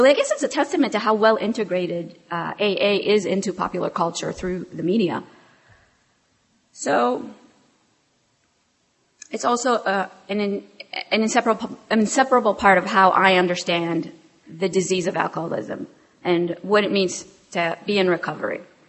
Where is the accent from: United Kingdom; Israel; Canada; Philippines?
Israel; moved away as an adult; now in United States; See, I grew up in Israel. I didn't even grow up here. And I got here in my late 20s